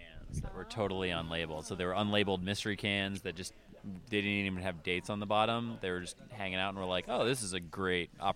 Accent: New England, United States; I grew up in New England, moved to California, and now I come back here and just try to pretend like I live in Vermont when I come back.

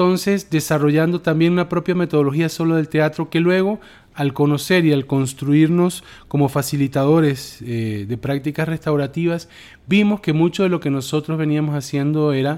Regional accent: Montevideo, Uruguay; also born or lived in Panama; now in Costa Rica; padre de tres hijas, migrante, ahora en Costa Rica, soy uruguayo, nacido en Montevideo, que residió durante casi la mitad de su vida en Panamá y ahora radicado en Costa Rica desde hace 2 años. Muy contento de estar aquí y también profundamente centroamericano.

